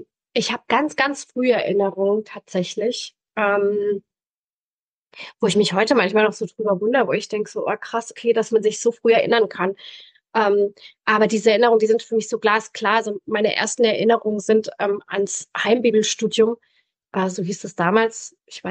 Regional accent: Southern Germany, Germany; Ich bin aus dem Süden von Deutschland. Da bin ich auch groß geworden. Ich bin 40 Jahre alt

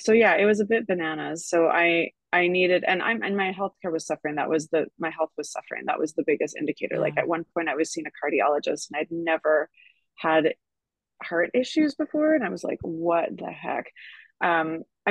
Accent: Canada; also born or lived in overseas; Although I am Canadian, and that's where I am now. I'm in Vancouver.

